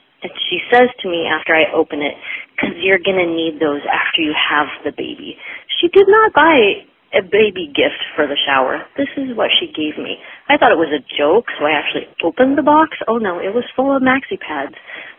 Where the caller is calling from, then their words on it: Chicago, Illinois, United States; I'm calling from Chicago.